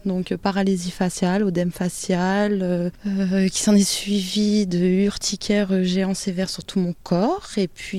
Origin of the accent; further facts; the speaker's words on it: Lyon, Auvergne-Rhône-Alpes, France; Alors moi je viens de Lyon